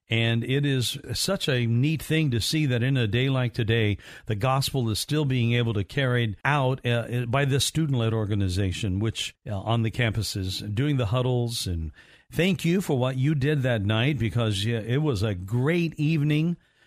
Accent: Evansville, Indiana, United States; I'm from Evansville, so I know exactly where it is.

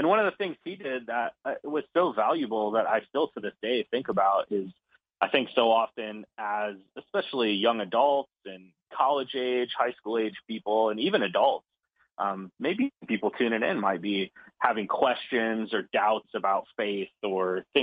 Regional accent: Michigan, United States; So I spent the early part of my growing up in Michigan, and we kind of moved around.

